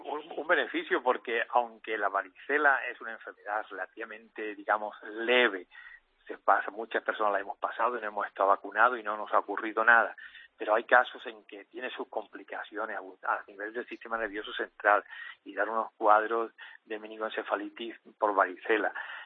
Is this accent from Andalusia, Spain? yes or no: yes; Andalusia, Spain; moved away as an adult; now in Valencia, Spain; Yo vivo en Valencia desde hace ya más de 30 años, porque vine a la cátedra de esta facultad, pero soy andaluz.